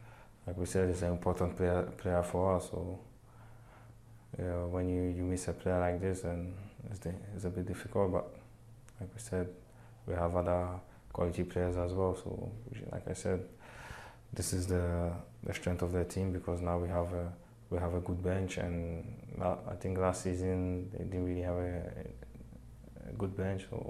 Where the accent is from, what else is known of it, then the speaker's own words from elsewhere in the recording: Marseille, Provence-Alpes-Côte d'Azur, France; So I knew Drogba when he was in Marseille, and because I come from Marseille as well, so I knew him when he was in Marseille